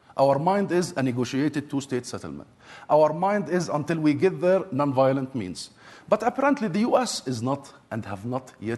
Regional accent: Gaza, Gaza Strip, Palestine; Gaza, I was born in Gaza, I lived in Gaza most of my life.

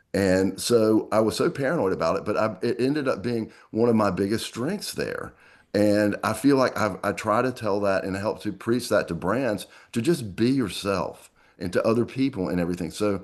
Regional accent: the South, United States; accent: Southern; I was very paranoid about my Southern accent

